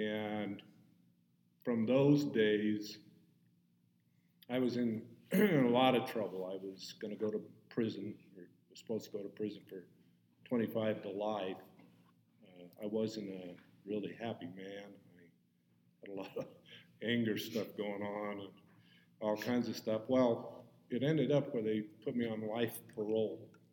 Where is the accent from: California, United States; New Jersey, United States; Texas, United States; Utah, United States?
Utah, United States; I'm from Utah, little lad from Utah.